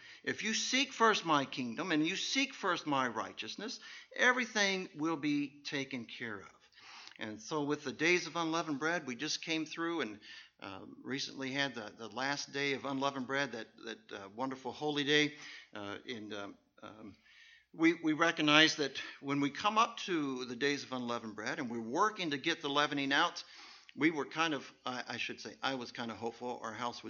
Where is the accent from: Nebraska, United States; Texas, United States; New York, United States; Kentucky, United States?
Kentucky, United States; so we grew up in Kentucky, and the University of Kentucky fans are supposed to be some of the most passionate sports fans on the planet.